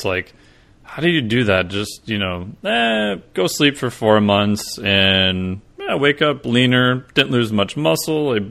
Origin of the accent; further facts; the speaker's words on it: Minnesota, United States; which is probably not a bad idea since I'm from Minnesota